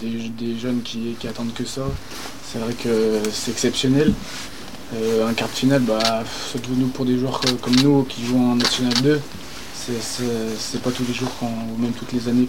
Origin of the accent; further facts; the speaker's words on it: Saint-Étienne, Auvergne-Rhône-Alpes, France; Moi, je suis de Saint-Etienne